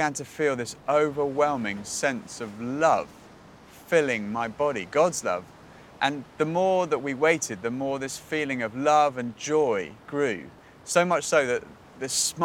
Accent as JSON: {"language": "English", "country": "United Kingdom", "said": "And he asked me how I was, and being British, I obviously had said, \"I'm fine, thanks.\""}